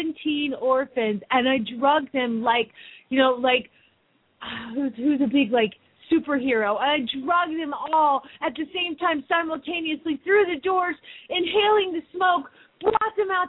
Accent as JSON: {"language": "English", "town": "Phoenix", "region": "Arizona", "country": "United States"}